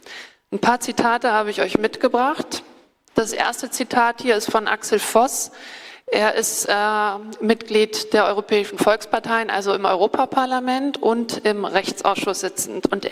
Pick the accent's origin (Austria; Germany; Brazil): Germany; Bonn, North Rhine-Westphalia; now in Berlin, Germany; ich komme aus dem wunderschönen Rheinland, wie ihr schon gehört habt, nämlich hier aus Bonn, das ist meine Heimatstadt. Ich habe aber in den letzten 15 Jahren hier gelebt, in Berlin